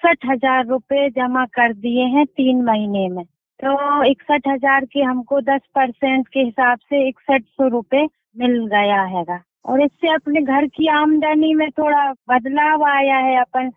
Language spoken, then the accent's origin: Hindi; Gunga, Madhya Pradesh, India; मैं ग्राम गुनगा तहसील वैरसिया जिला भोपाल की रहने वाली हूँ